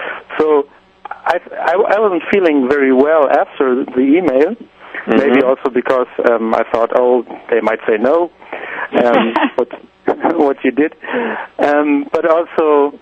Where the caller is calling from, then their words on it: Germany; From Germany.